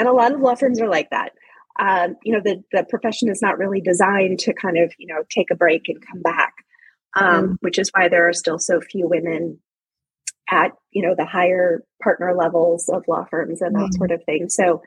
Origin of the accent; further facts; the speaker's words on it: Ohio, United States; I'm actually originally from Ohio. I think sometimes people forget that I'm from the Midwest